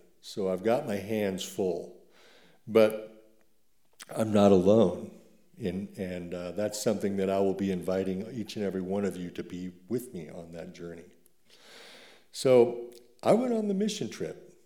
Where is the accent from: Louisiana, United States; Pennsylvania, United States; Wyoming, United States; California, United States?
Wyoming, United States; Casper; So like I said, I came from Casper, Wyoming, where I lived most of my life.